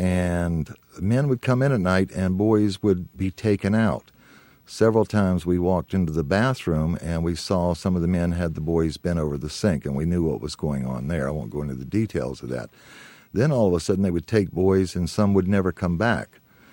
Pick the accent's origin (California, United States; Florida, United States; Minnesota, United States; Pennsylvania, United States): Florida, United States; Jacksonville; I was raised in the Children's Home Society in Jacksonville, Florida.